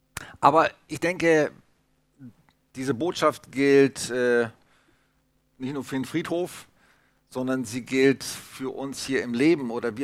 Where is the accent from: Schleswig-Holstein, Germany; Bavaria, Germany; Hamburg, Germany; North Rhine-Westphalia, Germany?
Hamburg, Germany; Ich bin damit groß geworden, ich bin ja aus Hamburg, ein Hamburger Jung. Ich habe selber zwar kein Plattdeutsch gesprochen, aber mein Großvater, mein Opa, der hat immer nur Plattdeutsch geschnackt.